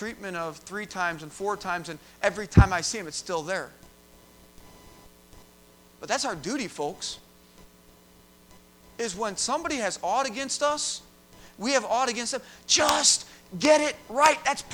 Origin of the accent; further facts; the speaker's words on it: Illinois, United States; I'm from Chicagoland.